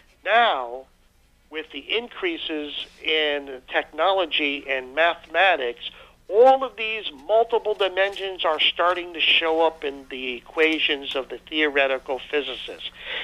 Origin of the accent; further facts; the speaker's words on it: New York, United States; accent: New York; And, I was from New York at the time, you know, and I still had the New York accent.